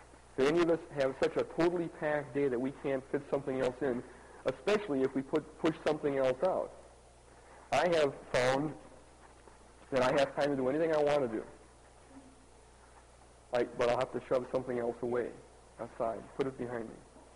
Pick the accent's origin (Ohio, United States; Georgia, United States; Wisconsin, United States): Wisconsin, United States; Milwaukee; you can tell I'm from Milwaukee